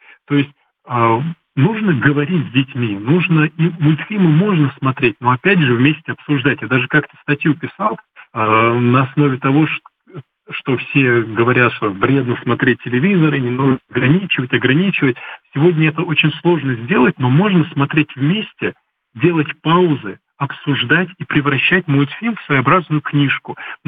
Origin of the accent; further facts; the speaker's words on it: Chechnya, Russia; Я знаю, что я из Чеченской Республики.